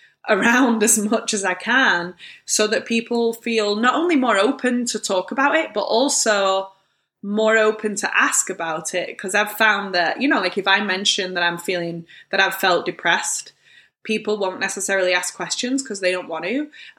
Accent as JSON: {"language": "English", "region": "England", "country": "United Kingdom", "said": "because obviously he's Italian, I'm English, and I'm probably more open than most about mental health."}